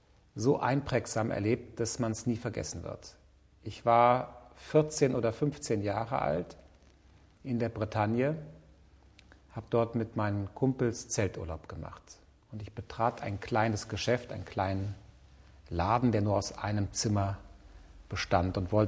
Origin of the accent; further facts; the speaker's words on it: Rhineland, Germany; Ich mag Frankreich sehr. Es hat auch was mit meiner Jugend zu tun. Ich bin im Rheinland aufgewachsen.